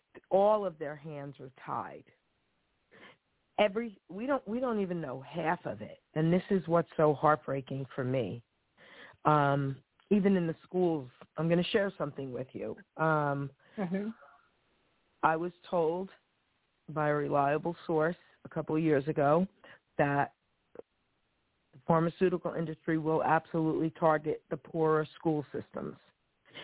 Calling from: New Jersey, United States; I'm calling from New Jersey.

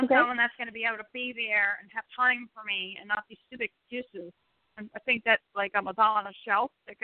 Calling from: New Jersey, United States; I'm from New Jersey.

